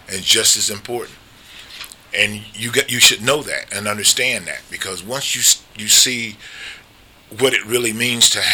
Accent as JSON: {"language": "English", "town": "Marion", "country": "United States", "tie": "born or raised there", "moved": "as an adult", "said": "Well, I'm originally from Marion. I was here up until 71, where I left and went into the military. And I recently moved back, because it's always been a dream of mine to retire here."}